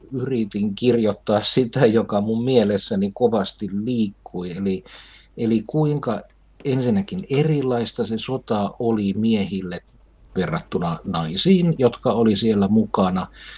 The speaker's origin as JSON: {"language": "Finnish", "town": "Kuusamo", "region": "North Ostrobothnia", "country": "Finland", "tie": "born or raised there", "said": "lapsena kotikylässä Kuusamossa kuulleet supsutukset näistä niin kuin palanneista naisista"}